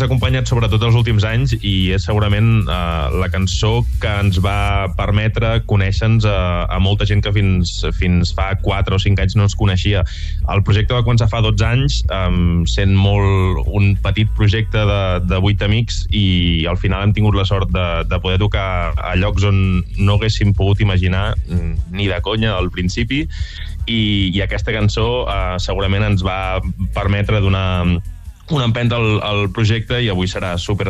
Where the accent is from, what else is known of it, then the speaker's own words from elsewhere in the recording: Terrassa, Catalonia, Spain; A més, nosaltres som de Terrassa, és un projecte que sempre ens hem volgut envoltar i sempre diem, i de forma orgullosa, a més, que som de Terrassa.